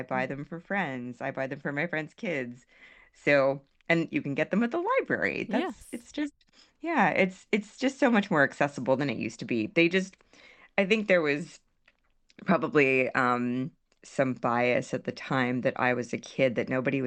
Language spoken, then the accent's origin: English; San Francisco, California, United States; It was just one page in my hometown paper in the San Francisco Chronicle.